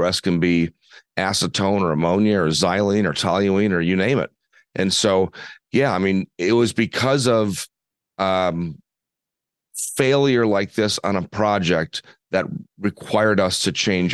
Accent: Wisconsin, United States; Well, I grew up in Wisconsin. I've been here my whole life, 52 years here in Wisconsin now.

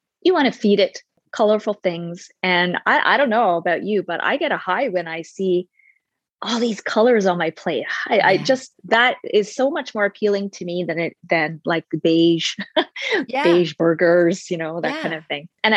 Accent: Toronto, Ontario, Canada; also born or lived in Oakville; I've pretty much lived in Toronto my whole life, although I was born in Oakville, which is kind of a suburb outside of Toronto.

